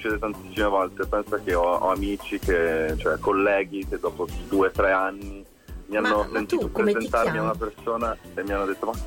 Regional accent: Trentino-Alto Adige, Italy; now in Milan, Italy; sono un trentino che appunto abita a Milano adesso da un po' di anni

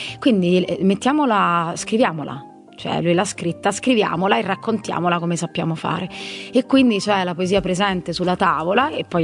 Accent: Rome, Lazio, Italy; Quindi poi veniamo da Roma qui a Trento, quindi siamo distanti, tanto distanti.

